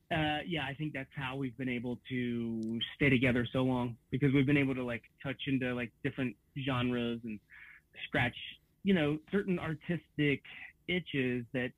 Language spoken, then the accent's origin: English; Bethel, Ohio, United States; Actually, technically, the 500 comes from my hometown of Bethel, Ohio to Graceland is 500 miles.